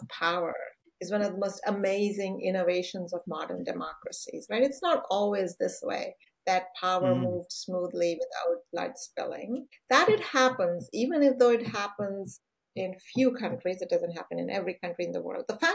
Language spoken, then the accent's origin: English; India; moved away as an adult; now in Canada; My story is a very typical Canadian story. I came to Canada from India as a very young woman.